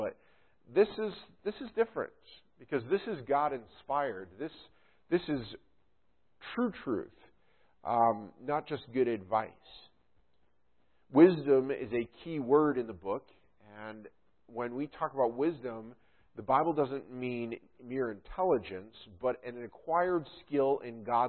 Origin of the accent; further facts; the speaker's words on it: New York, United States; where I grew up in the Adirondacks, you could barely see, you know, just to the next turn because of all the trees and everything.